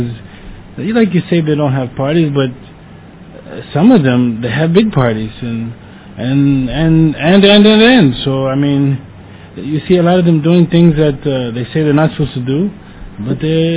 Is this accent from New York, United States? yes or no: yes; New York City, New York, United States; moved away; I'm from New York City, and you can't do that in New York.